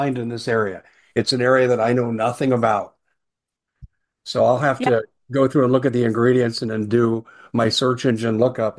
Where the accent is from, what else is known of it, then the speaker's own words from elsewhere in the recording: Colorado, United States; I grew up in Colorado, and I loved Colorado when I grew up. I had a great childhood, early adulthood.